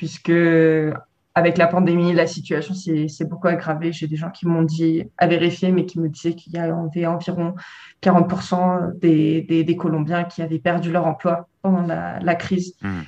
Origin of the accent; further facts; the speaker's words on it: France; now in Belgium; je suis française, mais je fais mon master en Belgique.